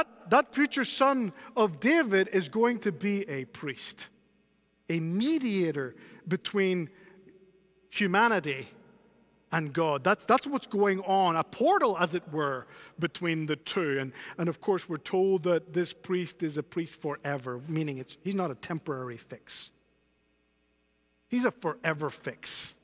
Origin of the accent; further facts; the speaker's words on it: Spain; I don't know if you knew that. We grew up together in Spain.